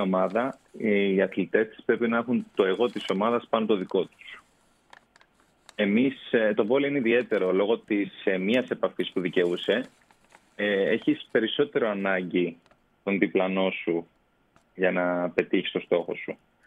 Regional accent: Cyprus; born there; Κοιτάξτε, πρώτον είμαι Έλληνας, γεννήθηκα στην Κύπρο.

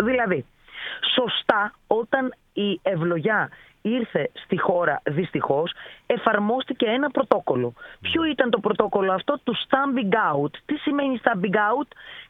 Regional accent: Larissa, Thessaly, Greece; Εγώ κατάγομαι από την Λάρισα.

